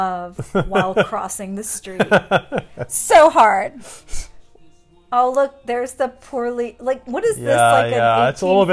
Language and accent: English; Buffalo, New York, United States; Well, because I grew up in Buffalo.